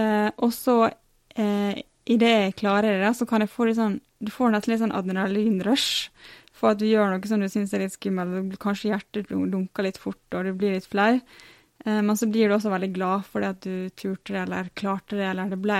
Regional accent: Ålesund, Møre og Romsdal, Norway

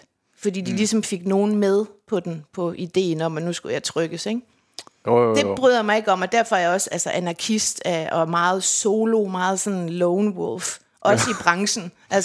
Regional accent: Randers, Central Denmark Region, Denmark; also born or lived in Aarhus; Jeg er født i Aarhus, men opvokset mest i Randers og omegn.

